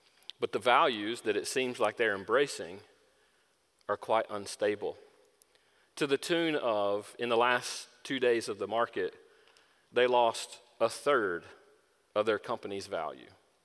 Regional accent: Southern US, United States; I grew up in the South, so there is some sort of endearment to it.

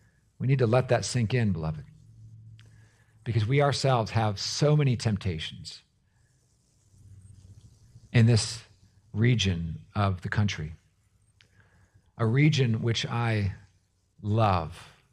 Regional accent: South Carolina, United States; "Oh, you're from South Carolina?" I said, I am from South Carolina."

